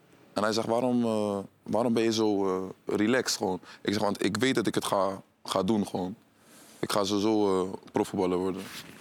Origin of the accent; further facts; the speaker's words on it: Netherlands; Ik ben in Nederland opgegroeid.